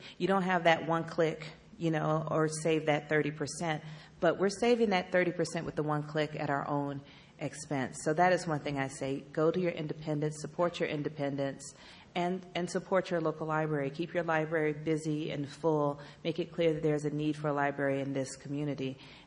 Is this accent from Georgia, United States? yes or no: yes; Atlanta, Georgia, United States; also born or lived in Louisiana; She grew up in Louisiana. I grew up in Atlanta.